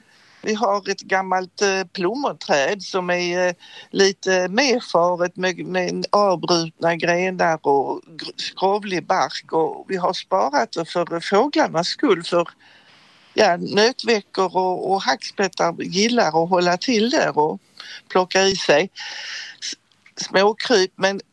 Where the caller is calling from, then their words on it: Jönköping, Jönköping County, Sweden; jag kommer från Jönköping, eller bor i Jönköping i alla fall.